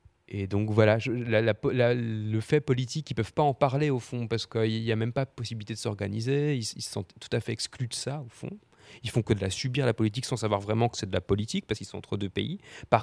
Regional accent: Audincourt, Bourgogne-Franche-Comté, France; Moi, j'ai grandi à Audincourt.

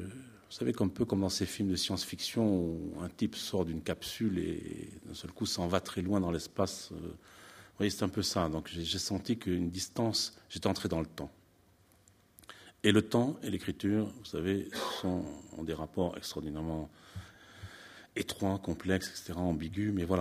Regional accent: Nouvelle-Aquitaine, France; born there; Je voyais mourir le territoire sur lequel j'étais né, c'est-à-dire le village dans lequel je suis né en Corrèze.

